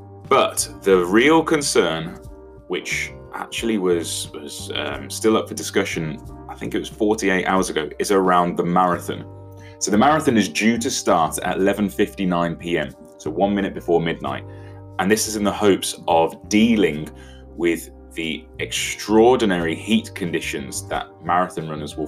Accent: United Kingdom; I am obviously a British individual. I'm based here in GB.

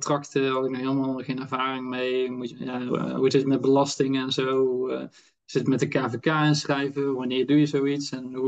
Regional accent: Oisterwijk, North Brabant, Netherlands; also born or lived in Tilburg; En ik kom uit Tilburg, ik kom uit het zuiden van het land, Brabant. Ben ik opgegroeid ook in Oosterwijk, een klein dorpje naast Tilburg.

